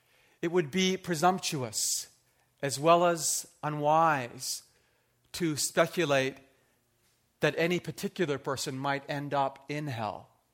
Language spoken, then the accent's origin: English; Canada; I'm like, I'm from Canada.